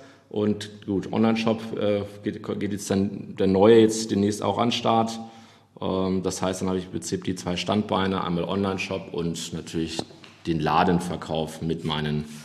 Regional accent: Hamburg, Germany; Und dann zurück in die Heimatstadt, bin ja gebürtiger Hamburger, habe ich dann Gourmet-Gastronomie gemacht

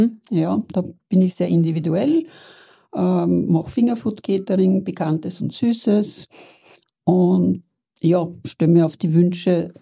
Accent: Wiener Neustadt, Lower Austria, Austria; now in Payerbach, Austria; Ich bin in Wiener Neustadt geboren und habe dort lange Zeit gewohnt.

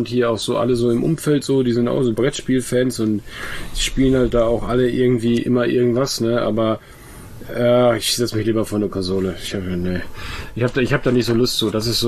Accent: West Germany, Germany; Nein, ich komme aus Westdeutschland

